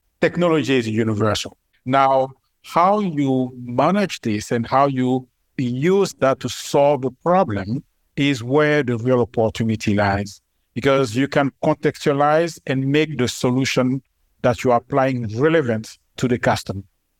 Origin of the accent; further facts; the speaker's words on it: Côte d’Ivoire; So I'm originally from Cote d'Ivoire, and I did my primary education in Cote d'Ivoire